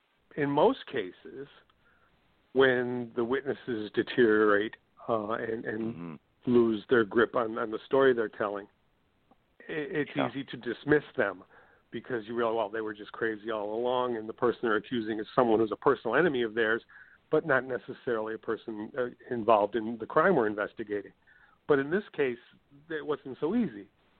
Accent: Genesee Junction, United States; and that's the devil at Genesee Junction. So it's my hometown.

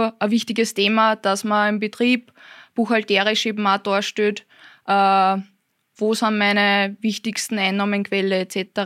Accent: Lower Austria, Austria; Ich komme aus Sissenbach bei Rapsener Teier, das ist im schönen Waldviertel.

